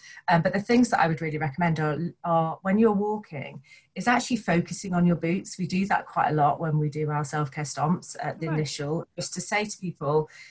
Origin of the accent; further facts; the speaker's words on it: West Midlands, United Kingdom; I grew up in Staffordshire, always outdoors as a youngster.